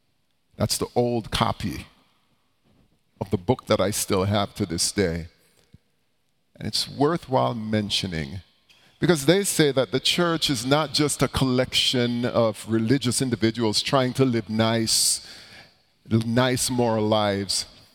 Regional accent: Jamaica; I'm from Jamaica.

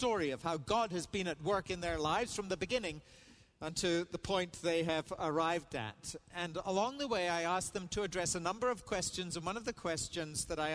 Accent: Edinburgh, Scotland, United Kingdom; tourists I might see around in my hometown of Edinburgh or down in London.

